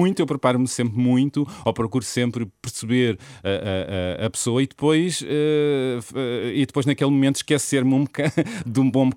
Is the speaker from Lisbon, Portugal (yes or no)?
yes; Lisbon, Portugal; Sou de Lisboa, os pais da Madeira